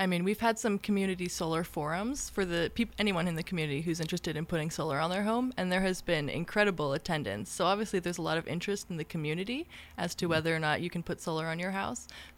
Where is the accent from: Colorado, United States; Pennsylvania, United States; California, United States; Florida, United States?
California, United States; In California also, yeah.